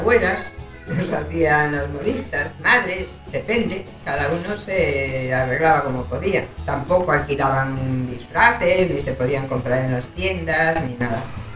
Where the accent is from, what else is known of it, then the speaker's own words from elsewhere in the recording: Pontevedra, Galicia, Spain; En Pontevedra, de donde soy yo, no se podía ir por la calle disfrazado.